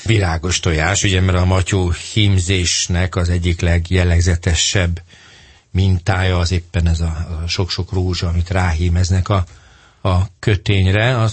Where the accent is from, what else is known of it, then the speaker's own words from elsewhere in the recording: Budapest, Hungary; Én annak idején egy zugligeti nagyon nagy kertben nőttem föl.